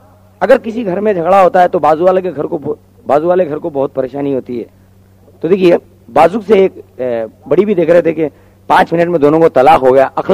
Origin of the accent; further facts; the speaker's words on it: Mumbai, Maharashtra, India; میں بامبے کا رہنے والا ہوں